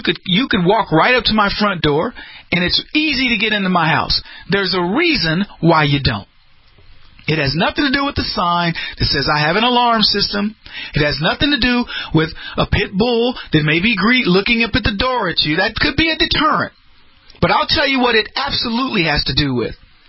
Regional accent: Texas, United States; I grew up in the Rio Grande Valley.

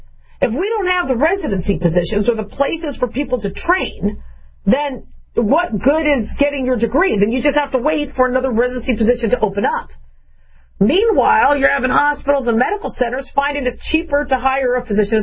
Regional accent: Arizona, United States; also born or lived in California / Nevada; So I was born in California, grew up in Arizona and Nevada because my father moved a lot, went to about 12 different schools. So I basically consider myself a Southwestern gal, okay?

